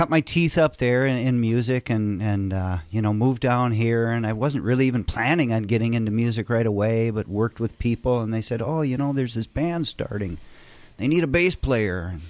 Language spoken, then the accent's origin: English; Superior, Wisconsin, United States; I grew up in Superior, Wisconsin, at the top of the state.